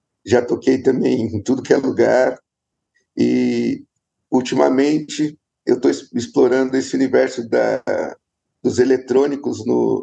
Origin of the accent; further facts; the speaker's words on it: São Paulo, Brazil; E, como a média, eu também sou da Zona Leste. Zona Leste de São Paulo, da periferia ali.